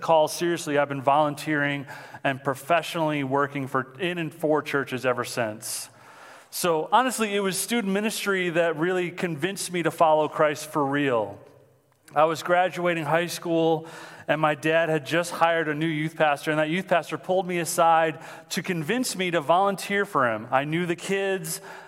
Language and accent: English; Mount Clemens, Michigan, United States; So I'm from Mount Clemens, so that's where I'm living right now. I'm a pastor's kid.